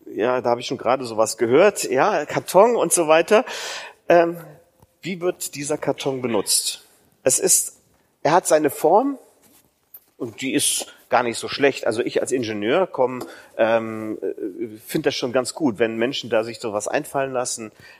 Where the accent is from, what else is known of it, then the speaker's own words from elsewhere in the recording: Mönchengladbach, North Rhine-Westphalia, Germany; aus der Gemeinde Mönchengladbach. Da komme ich her, da ist meine Heimat